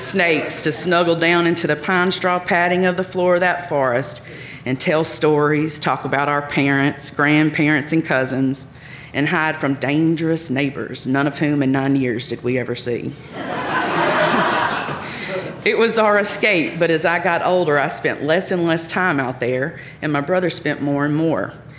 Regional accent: Mississippi, United States; It was the only place we knew to get lost in the woods for fun like we did growing up in Mississippi.

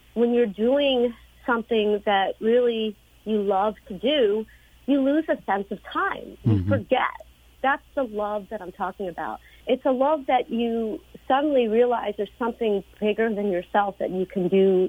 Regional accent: United States; I have been sensing this since I started traveling as an American

